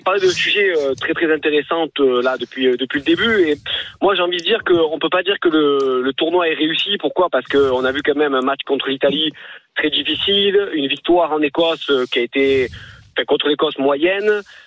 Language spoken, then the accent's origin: French; Cavaillon, Provence-Alpes-Côte d'Azur, France; born there; now in Marseille, France; Là, je suis né à Cavaillon et j'habite dans le 12e à Marseille.